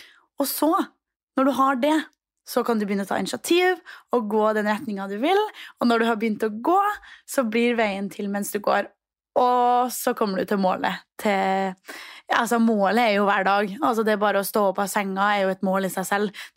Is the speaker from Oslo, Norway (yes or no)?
no; Trondheim, Trøndelag, Norway; Når jeg var hjemme I Trondheim, så var jeg inne på en butikk.